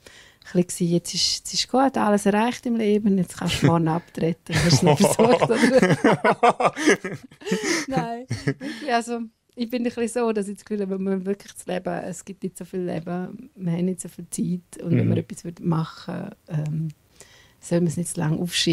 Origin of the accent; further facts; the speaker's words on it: Graubünden, Switzerland; Und im Dezember gehen wir jetzt mal noch auf Graubünden, in meine alte Heimat.